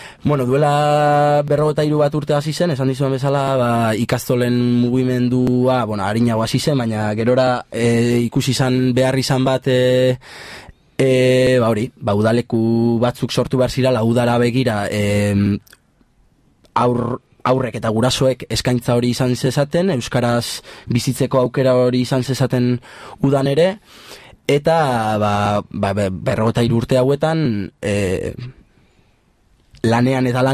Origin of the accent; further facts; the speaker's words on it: Goñi, Navarre, Spain; Ni adibidez Goñikoa naiz, Bernedo eta Abaigar txikitatik ezagutzen ditut.